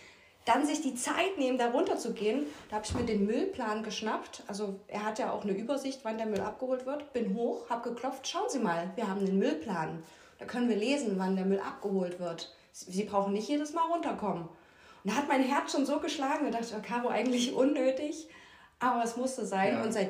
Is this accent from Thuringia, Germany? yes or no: yes; Thuringia, Germany; ich komme aus Thüringen, ich komme nicht von hier.